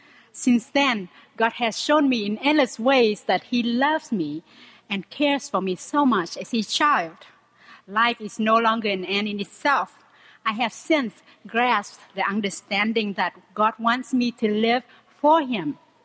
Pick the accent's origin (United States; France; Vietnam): Vietnam; I was born and raised in Vietnam, the youngest of three siblings.